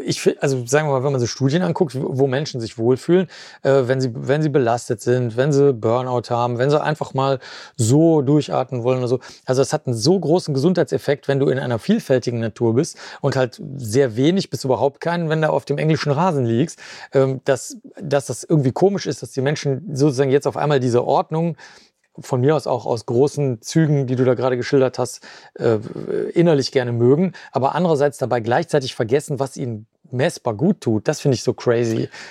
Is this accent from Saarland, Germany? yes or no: no; Cologne, North Rhine-Westphalia, Germany; Mich stört das nicht als Kölner